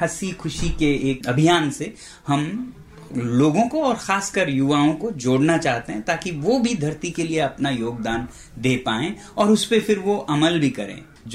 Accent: Ladakh, India; मैं लद्दाख से हूँ

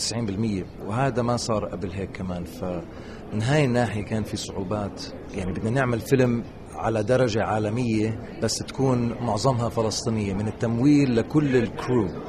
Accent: Kuwait; also born or lived in United States; أنا كفلسطيني. ويعني أول مرة إلي بفلسطين مع الفيلم، ولدت أنا بأمريكا بس ربيت بالكويت، بس الواحد يعني فلسطينه من قلبه من الداخل

